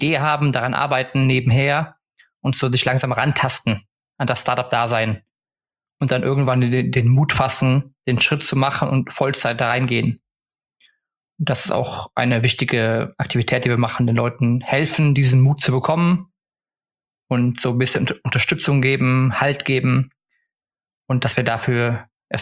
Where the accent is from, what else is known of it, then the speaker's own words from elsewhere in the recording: Stockholm, Stockholm County, Sweden; now in Cologne, Germany; Ansonsten habe ich noch immer meine alte Heimat Stockholm, die über mir schwebt, wo man immer zurück könnte. Aber aktuell bin ich erstmal happy in Köln